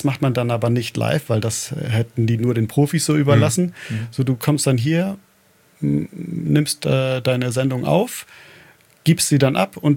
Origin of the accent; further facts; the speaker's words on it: Delmenhorst, Lower Saxony, Germany; Ich komme aus Delmenhorst. Das ist Nähe Bremen, falls jemand Delmenhorst nicht kennt.